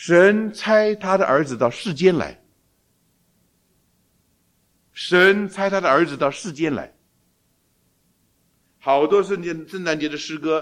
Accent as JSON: {"language": "Chinese", "country": "China", "said": "从前我们中国人讲八代单传已经不得了了"}